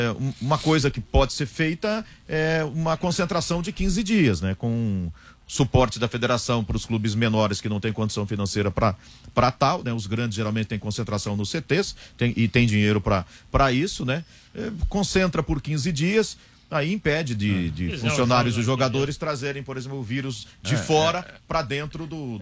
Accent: Paraná, Brazil; Não, eu sou paranaense.

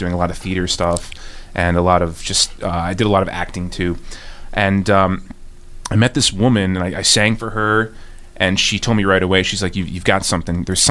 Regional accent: Buffalo, New York, United States; also born or lived in Long Island; I was raised in Buffalo, but I was actually born on Long Island.

